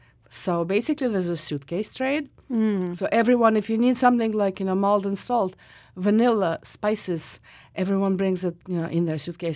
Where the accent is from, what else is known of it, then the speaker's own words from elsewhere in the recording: Russia; English is a second language; growing up in Russia, I was, my second language was Spanish. I went to Spanish speaking school.